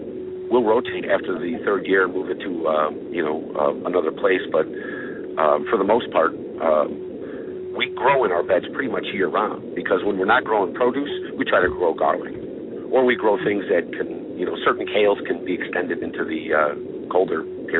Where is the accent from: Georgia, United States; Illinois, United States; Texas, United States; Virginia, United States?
Illinois, United States; Chicago; now in St. Louis, United States; Growing up in Chicago, as a kid, I was used to seeing the city rat problem.